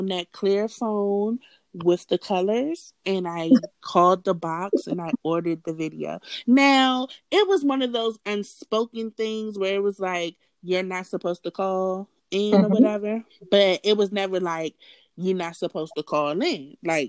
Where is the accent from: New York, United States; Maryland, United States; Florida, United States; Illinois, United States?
Maryland, United States; see, I grew up in Montgomery County, so we didn't have the box in Montgomery County, but it was a DC and a PG County thing